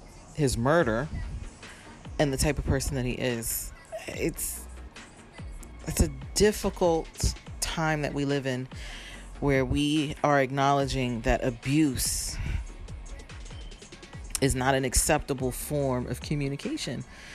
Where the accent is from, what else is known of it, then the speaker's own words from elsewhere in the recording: New York City, New York, United States; I'm also from New York City at this time, so hip hop is New York. New York is hip hop.